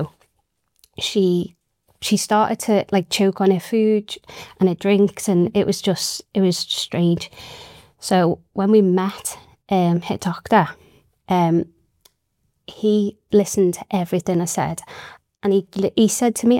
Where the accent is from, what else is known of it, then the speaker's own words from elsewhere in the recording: Wirral, North West England, United Kingdom; We can get you an MRI in Alderhay in 2 weeks, or, so we're from the Wirral, we can get you in Arrow Park tomorrow.